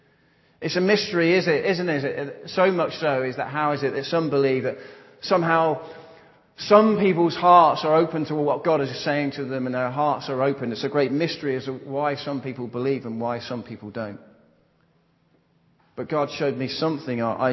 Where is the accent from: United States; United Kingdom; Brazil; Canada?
United Kingdom; Market Harborough, East Midlands; Growing up in Market Harbour, okay, it was fun at times